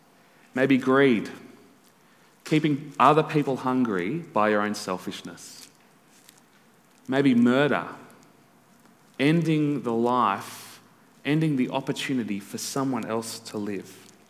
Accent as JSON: {"language": "English", "town": "Newcastle", "region": "New South Wales", "country": "Australia", "tie": "born or raised there", "said": "But I grew up in Newcastle"}